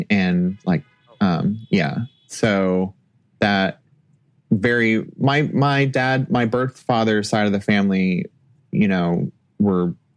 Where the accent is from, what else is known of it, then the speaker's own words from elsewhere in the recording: California, United States; Yeah, and I'm sorry, I'm from California.